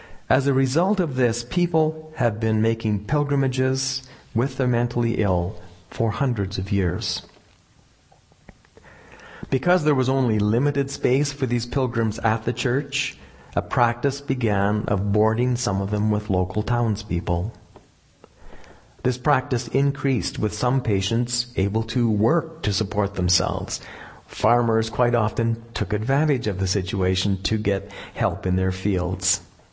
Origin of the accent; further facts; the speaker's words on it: Ontario, Canada; When I was growing up in my hometown in Northern Ontario